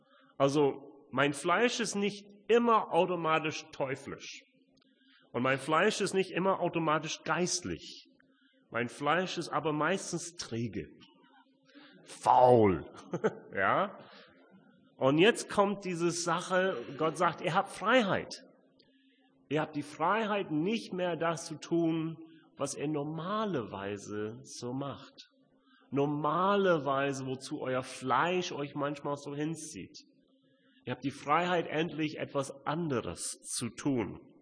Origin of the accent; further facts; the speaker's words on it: United States; German is a second language